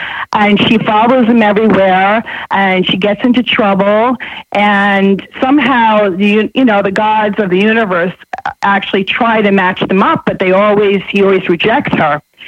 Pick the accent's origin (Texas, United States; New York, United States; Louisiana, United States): New York, United States; New York City; So I'm initially, this is … I'm initially from New York.